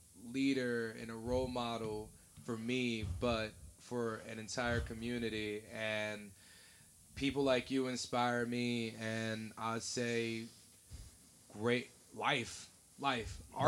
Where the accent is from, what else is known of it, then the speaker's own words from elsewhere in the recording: Staten Island, New York, United States; I am from Shaolin, aka Staten Island for the normies. But like, I grew up in Park Hill